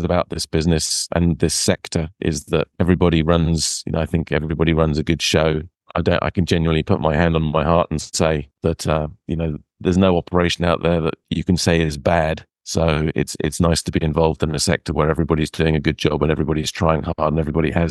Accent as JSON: {"language": "English", "region": "London", "country": "United Kingdom", "tie": "born or raised there", "said": "I'm English originally, so I was brought up in central London, or born in central London, went to school just outside London."}